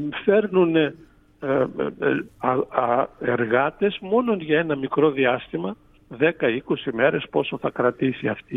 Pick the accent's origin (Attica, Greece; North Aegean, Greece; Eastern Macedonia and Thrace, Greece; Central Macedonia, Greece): Eastern Macedonia and Thrace, Greece; να φανταστείτε ότι έχει γίνει τμήμα του Δήμου Δράμας, γιατί έχει αστική συγκοινωνία κλπ. Κι όμως το χωριό μου που είχε 180 κατοίκους